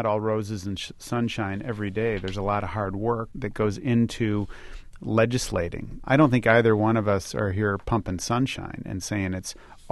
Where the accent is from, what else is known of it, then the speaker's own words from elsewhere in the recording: Illinois, United States; In my home state of Illinois, we had a situation where there was a large oil company